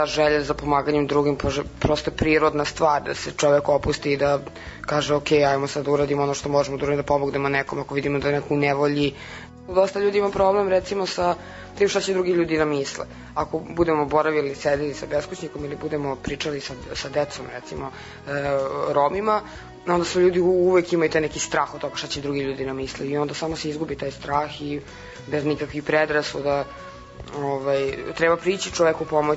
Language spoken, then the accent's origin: Serbian; Belgrade, City of Belgrade, Serbia; born there; rođena sam u Beogradu